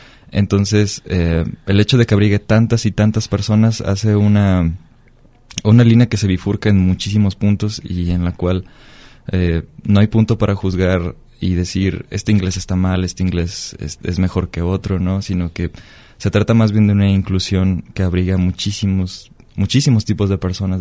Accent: Mexico; nuestro mundo cultural, como mexicanos

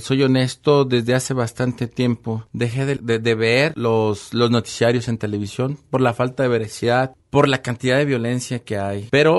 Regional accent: Autlán de Navarro, Jalisco, Mexico; now in Lagos de Moreno, Mexico; Nací en Autlán de Navarro, Jalisco, el 26 de junio de 1972. Y actualmente vivo en la calle 5 de febrero 52, en el centro de esta ciudad. Tengo 18 años que vivo en Lagos de Moreno.

